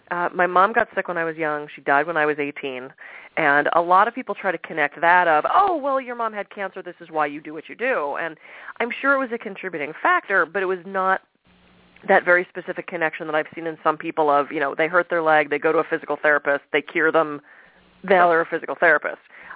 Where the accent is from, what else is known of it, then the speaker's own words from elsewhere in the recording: Pittsburgh, Pennsylvania, United States; I had very middle of the road. I grew up in Pittsburgh, where there was not, especially in the 70s and 80s, not a lot of alternative medicine.